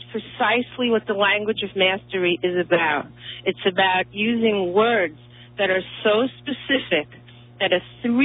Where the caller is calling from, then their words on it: New York, United States; I'm calling from Suffolk County, Long Island.